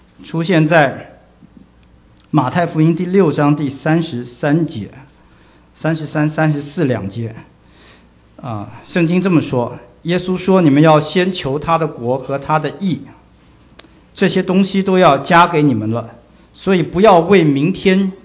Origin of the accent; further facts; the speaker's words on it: China; 我们中国人唐朝的时候有个诗人叫做罗隐，他就有一句话中国人大概都知道